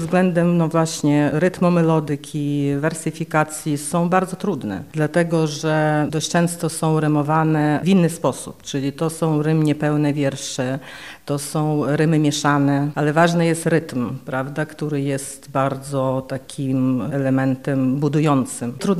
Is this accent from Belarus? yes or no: no; Drohobych, Lviv Oblast, Ukraine; jestem z Drohobycza